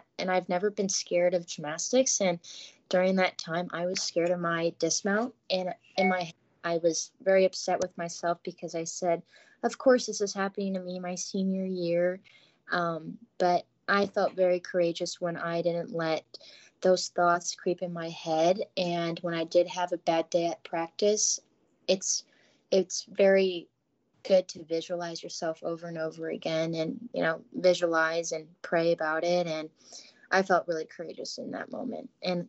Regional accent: Morton Grove, Illinois, United States; moving from Chicago, Illinois, and well, I'm from Morning Grove, not Chicago, but, you know, moving away from home and not being able to see my family

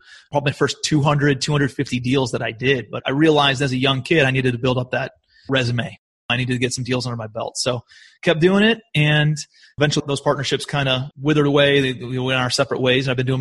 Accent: Cleveland, Ohio, United States; My background, I'm from Cleveland, Ohio originally

